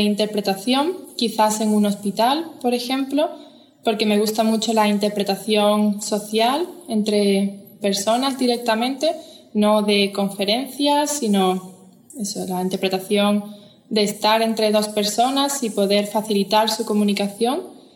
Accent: Málaga, Andalusia, Spain; now in Innsbruck, Austria; tengo 22 años y soy de Málaga, una ciudad en Andalucía, en el sur de España. Y ahora mismo vivo en Innsbruck.

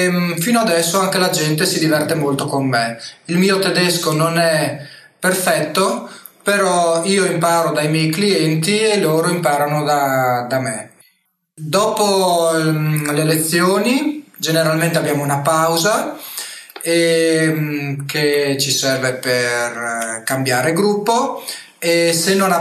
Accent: San Giovanni al Natisone, Friuli-Venezia Giulia, Italy; now in Austria; ho 35 anni, vengo da San Giovanni a Natisone, in provincia di Udine, in Italia, e volevo raccontarvi il mio lavoro qua in Austria

